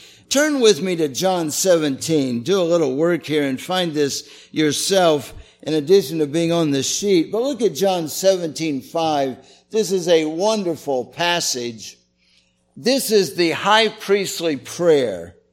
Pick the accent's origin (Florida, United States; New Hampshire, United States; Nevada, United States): Florida, United States; St. Petersburg; in the church that I grew up in St. Petersburg, Florida, we sang that every Sunday.